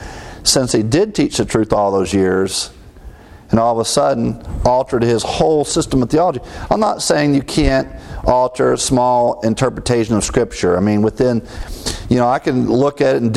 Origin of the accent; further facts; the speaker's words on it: Ohio, United States; My hometown pastor, I refer to Pastor Coe, in a small community chapel in Ohio.